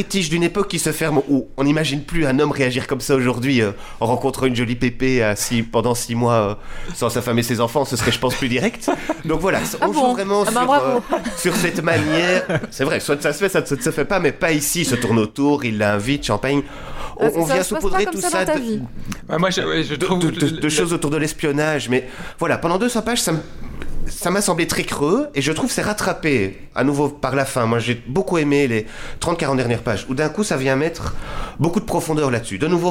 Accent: Belgium; parce qu'effectivement le pitch pour nous en tant que Belges donne évidemment envie.

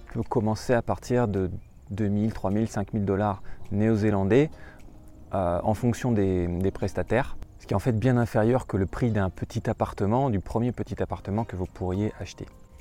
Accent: France; now in New Zealand; Ceci étant, en tant que Français, qu'étranger, ici, on peut acheter des parts

